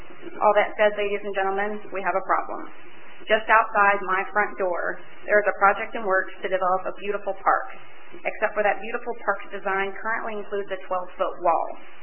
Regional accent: McKinney, Texas, United States; I grew up here in McKinney. I went to Texas A&M for my bachelor's degree in economics and came back to Dallas to begin my career.

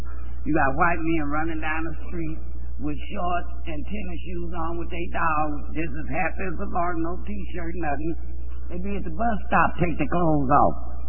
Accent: Dallas, Texas, United States; I grew up on University Boulevard, so I didn't know about this side.

